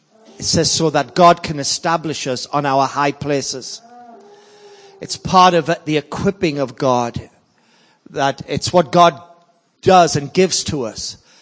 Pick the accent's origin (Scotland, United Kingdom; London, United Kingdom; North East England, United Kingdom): North East England, United Kingdom; I'm from the UK. I'm from Northeast England. Our cities are Newcastle, Durham, and Sunderland.